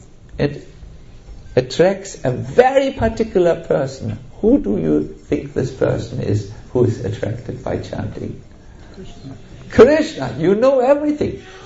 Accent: Germany; English is a second language; You know, we come from Germany and our historical record is not one of non-violence.

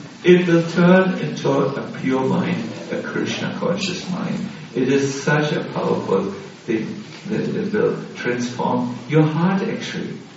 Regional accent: Belgium; this ordinary sleepy Belgium, I am from Belgium, sleepy like a whole country

